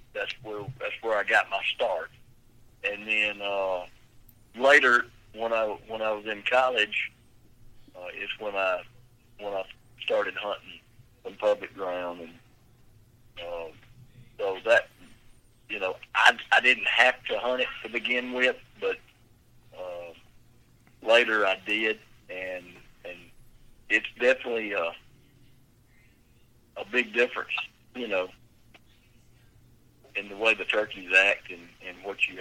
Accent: Alabama, United States; born or raised there

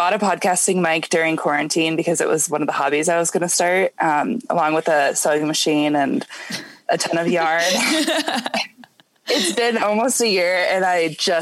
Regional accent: Denver, Colorado, United States; I am from Denver, Colorado, like a suburb outside of Denver. And I'm 24.

